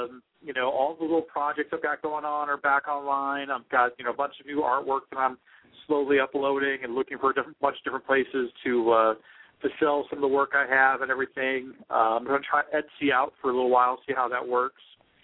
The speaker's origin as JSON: {"language": "English", "town": "Fort Wayne", "region": "Indiana", "country": "United States", "said": "We're old friends from we're both from Fort Wayne."}